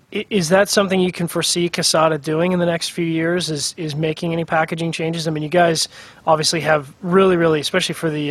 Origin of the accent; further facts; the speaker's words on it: Canada; because I'm a Canadian, I tend to be a bit of an optimist.